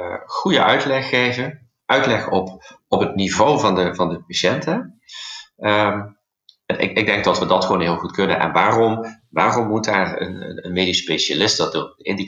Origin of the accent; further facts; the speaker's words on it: Limburg, Netherlands; accent: Limburgish; Als ik aan het bed sta, ik spreek het Limburgs dialect.